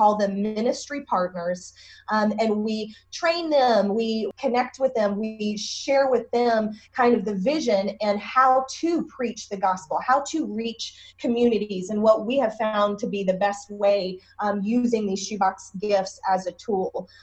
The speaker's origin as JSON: {"language": "English", "town": "Boone", "region": "North Carolina", "country": "United States", "tie": "born or raised there", "said": "And I am actually from Boone, North Carolina. There are so few of us, but I am born and raised here locally."}